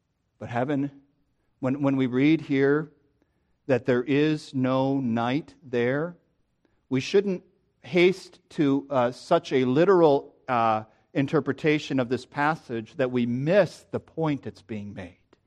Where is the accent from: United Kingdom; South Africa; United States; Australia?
United States; Midwest; Now, I come from the Midwest.